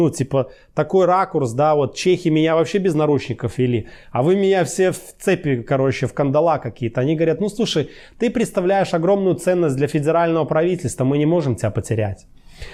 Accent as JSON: {"language": "Russian", "country": "Belarus", "said": "Я говорю, не, я вообще с Беларуси. В Нью-Йорке никогда не был."}